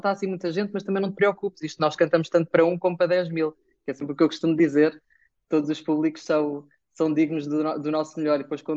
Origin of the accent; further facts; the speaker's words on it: Tomar, Santarém, Portugal; moved away as an adult; now in Lisbon, Portugal; Nascido e criado em Tomar, portanto, nasci em Tomar e cresci até aos 18 anos, depois saí para ir para a faculdade em Lisboa e por aí me mantive. E pronto, foi em Tomar que cresci